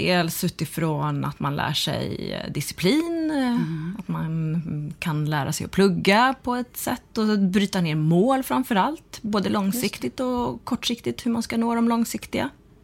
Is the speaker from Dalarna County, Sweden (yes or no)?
yes; Falun, Dalarna County, Sweden; also born or lived in Thailand; Jag kom till Sverige, adopterad från Thailand. Jag kom till Sverige som jag var 4 månader. Och är sen uppvuxen och fostrad i Falun, i Dalarna.